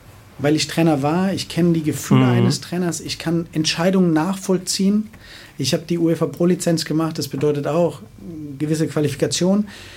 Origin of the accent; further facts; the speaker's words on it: Heidelberg, Baden-Württemberg, Germany; Ich bin ein Kind aus der Region, ich komme aus Heidelberg, habe eine Verbindung dann dadurch ganz einfach auch nach Mannheim. Ich bin in Heidelberg geboren, mein erstes Lebensjahr habe ich in Neuostheim verbracht, in der Nähe vom Karl-Benz-Stadion